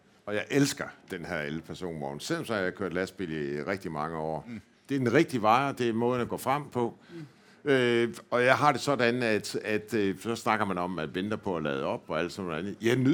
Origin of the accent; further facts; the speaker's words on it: Jutland, Denmark; now in Ishøj, Denmark; Og I kan godt høre, at jeg kommer fra Jylland, og jeg bor i Ishøj, landsbyen.